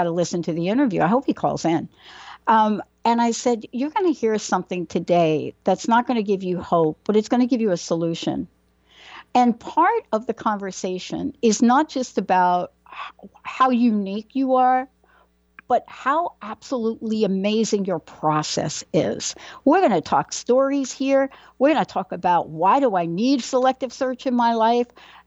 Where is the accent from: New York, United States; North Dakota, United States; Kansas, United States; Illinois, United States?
New York, United States; Bronx; I'm a girl from the Bronx.